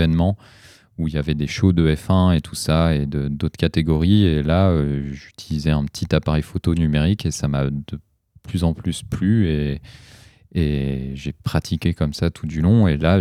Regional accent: Lille, Hauts-de-France, France; De base, je viens de Lille, j'habite toujours là-bas.

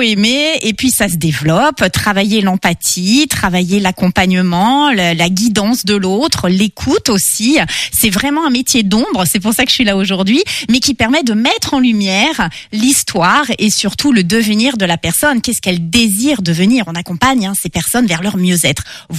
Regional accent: Cholet, Pays de la Loire, France; also born or lived in Île-de-France; j'ai 52 ans et je viens de Cholet.

